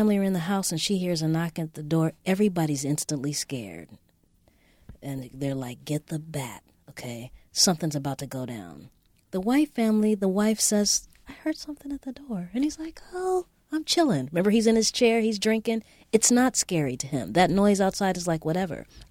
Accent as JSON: {"language": "English", "town": "Los Angeles", "region": "California", "country": "United States", "tie": "born or raised there", "said": "I'm from L.A. This is my hometown."}